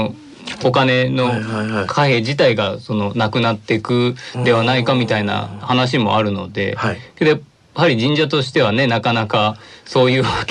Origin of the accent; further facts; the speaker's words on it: Kansai, Japan; あの実は関西の出身なんですよっていう話をしてても